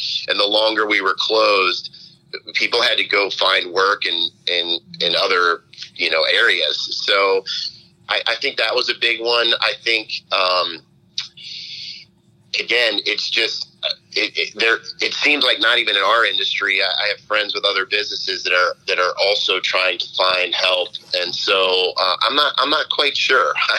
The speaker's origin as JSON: {"language": "English", "town": "Cincinnati", "region": "Ohio", "country": "United States", "tie": "born or raised there", "also_born_or_lived": "Atlanta", "said": "I grew up in Cincinnati, grew up over on the east side of town in Anderson Township. So I have a love for Cincinnati."}